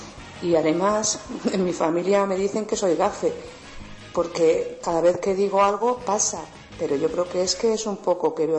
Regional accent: Cáceres, Extremadura, Spain; soy de Cáceres.

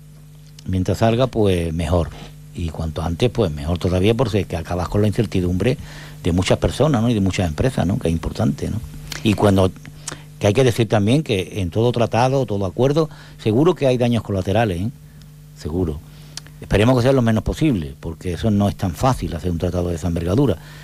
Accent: Cádiz, Andalusia, Spain; yo soy de Cádiz, igual que tú, igual que el compañero, igual que todos

